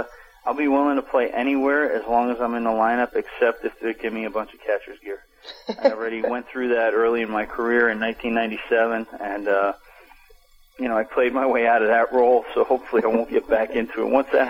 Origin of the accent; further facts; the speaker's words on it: New York, United States; I grew up in New York